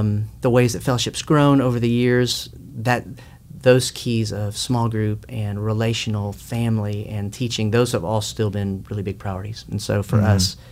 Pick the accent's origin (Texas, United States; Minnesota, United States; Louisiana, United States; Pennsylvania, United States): Louisiana, United States; moved away; I've spent more time here than I did growing up in Louisiana.